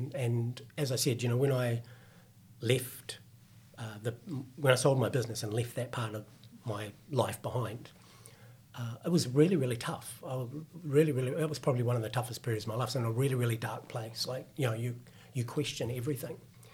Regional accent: New Zealand; I'm a Kiwi, so which is why I've got this horrible accent

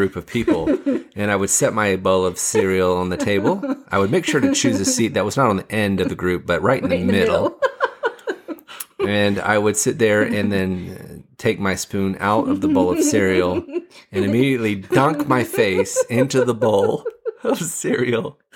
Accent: Guam; You see, I grew up on Guam, and although it's not quite the same as Fiji, we don't have Boxing Day, for example.

